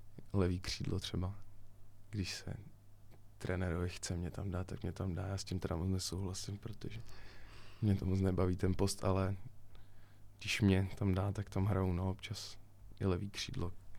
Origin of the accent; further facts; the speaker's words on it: České Budějovice, South Bohemian Region, Czechia; Já nejsem z Roudnýho, já jsem teda jako z Budějc, ale z Roudnýho nejsem.